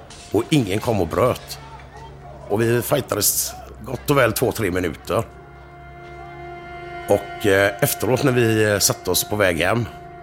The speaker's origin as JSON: {"language": "Swedish", "town": "Gothenburg", "region": "Västra Götaland County", "country": "Sweden", "tie": "born or raised there", "said": "när vi växte upp så fanns det inte så mycket utlänningar i Göteborg. Och vi pratade svenska hemma"}